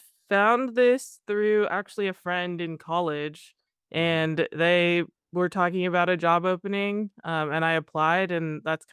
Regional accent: California, United States; also born or lived in Taiwan; Yeah, so I was originally adopted from Taiwan and grew up in the Bay Area, Northern California.

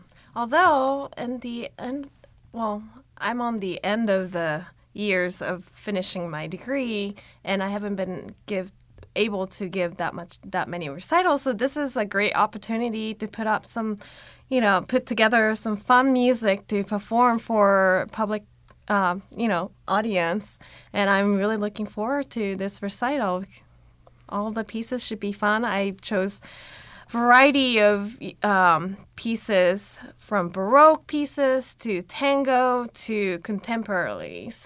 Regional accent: Japan; English is a second language; now in United States; I'm from Japan

